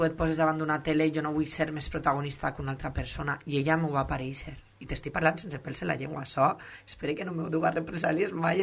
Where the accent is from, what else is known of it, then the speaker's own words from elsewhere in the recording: Godella, Valencian Community, Spain; soc de Godella, nascuda a València, però de Godella i forever and ever. Tinc 29 anys, soc del 92